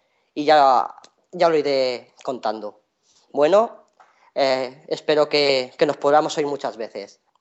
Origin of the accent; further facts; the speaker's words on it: Ciudad Real, Castilla-La Mancha, Spain; now in Madrid, Spain; soy de Ciudad Real, aunque vivo en Madrid.